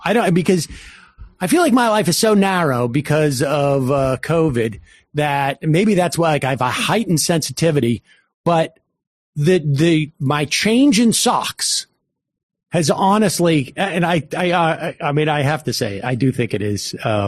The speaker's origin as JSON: {"language": "English", "town": "New York City", "region": "New York", "country": "United States", "said": "Because I'm a New Yorker."}